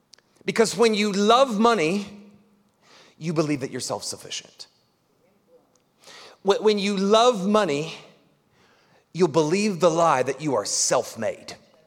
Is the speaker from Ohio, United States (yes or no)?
yes; Piqua, Ohio, United States; When you drive into a city in my hometown in Piqua, Ohio, which I'm deeply grateful for